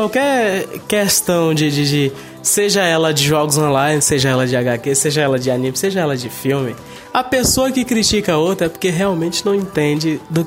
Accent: Maranhão, Brazil; Eu sou do Maranhão. O meu sotaque pode não falar, mas eu tenho muita coisa do Maranhão. Eu sempre fui do Maranhão, sempre fui do Nordeste e sempre me orgulhei disso.

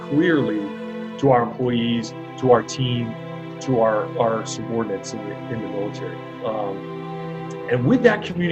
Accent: New Haven, Connecticut, United States; Yeah, I grew up in New Haven, Connecticut. My parents were musicians. I grew up in a musical family, not in a real military family.

